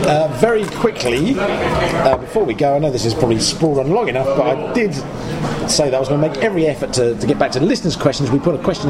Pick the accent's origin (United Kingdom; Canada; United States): United Kingdom; England; I mean, I suppose being Englishman, it's Euro 96 primarily